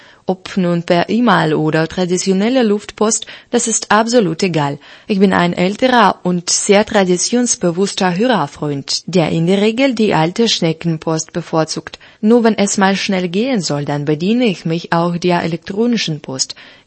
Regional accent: Gera, Thuringia, Germany; born there; Wer hätte das gedacht, dass ich in meiner Geburtsstadt, die ich wie meine Hosentasche kenne, doch noch Neues entdeckt habe? Jedenfalls hat der Tag des offenen Denkmals mein Wissen über Gera erweitert.

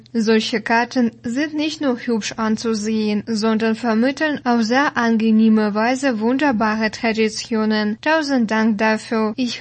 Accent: Gera, Thuringia, Germany; ist mir tatsächlich entgangen, auch einmal ausführlicher über meine Heimatstadt Gera zu schreiben.

